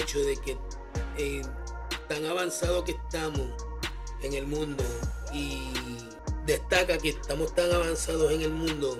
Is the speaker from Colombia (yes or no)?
no; Puerto Rico; Y me surgió la idea de sus historias de terror de cuando crecí en Puerto Rico.